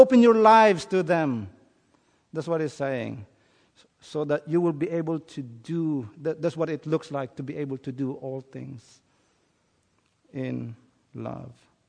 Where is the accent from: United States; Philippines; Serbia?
Philippines; I grew up that way in the Philippines, actually.